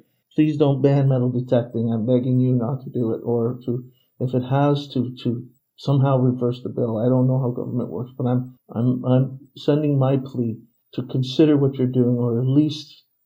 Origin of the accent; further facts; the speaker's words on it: Canada; You know, I am Canadian, but I love Antigua.